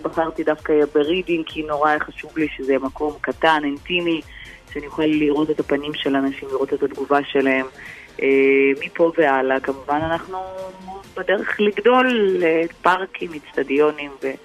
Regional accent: Odesa, Odesa Oblast, Ukraine; בתור ילדה קטנה שנולדה באודסה, שבאוקראינה, למשפחה שאימא שלה הייתה מנהלת קונסרבטוריון מוזיקאית, ולמשפחה מאוד מאוד משכילה, שלמדתי סנטר ולמדתי מוזיקה גם אני בתור ילדה, והייתי מתמידה להגיע לבית האופרה באודסה

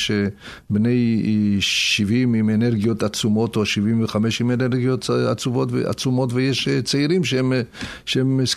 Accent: Kiryat Haim, Haifa District, Israel; אני חייתי, גדלתי בקריית חיים, אני קשור רגשית לקריית חיים, ילדיי נולדו שם

